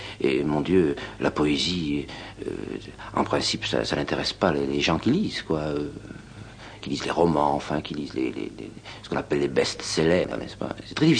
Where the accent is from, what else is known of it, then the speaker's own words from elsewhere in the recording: Southern France, France; je suis du Midi, vous savez